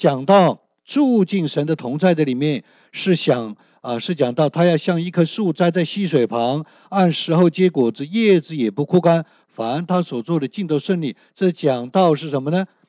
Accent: Hunan, China; 我们湖南人呢很多的送礼呢

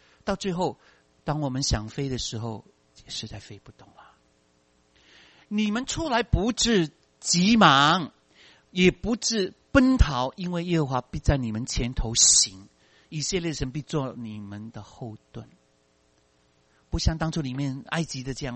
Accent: China; 我们中国人急功近利，你知道吗？

